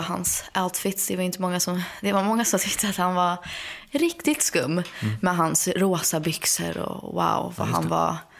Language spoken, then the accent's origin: Swedish; United States; now in Sweden; jag tycker det är skönt att jag växte upp i USA